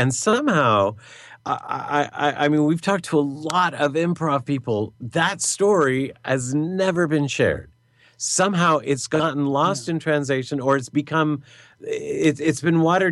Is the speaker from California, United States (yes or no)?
yes; Los Angeles, California, United States; It was a hot, muggy day, and I'm from Los Angeles, right? So it was muggy out there.